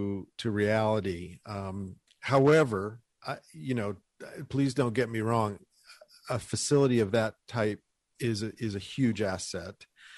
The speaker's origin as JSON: {"language": "English", "region": "Texas", "country": "United States", "tie": "born or raised there", "lives_now": "El Paso, United States", "said": "I grew up in West Texas, out in the South Plains, and have really enjoyed moving to El Paso."}